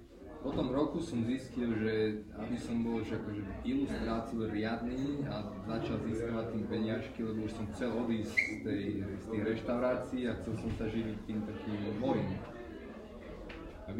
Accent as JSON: {"language": "Slovak", "town": "Martin", "region": "Žilina Region", "country": "Slovakia", "said": "som z Martina."}